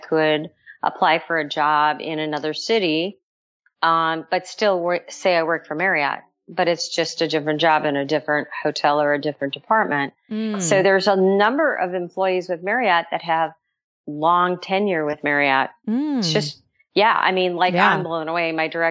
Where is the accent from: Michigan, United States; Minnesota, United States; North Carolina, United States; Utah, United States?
Minnesota, United States; St. Paul; I'm actually from St. Paul, Minnesota. That's where my roots were.